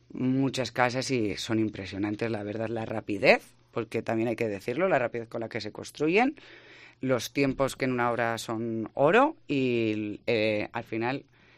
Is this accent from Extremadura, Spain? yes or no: no; Basque Country, Spain; los vascos somos vascos y cada uno se va notando, depende en donde estés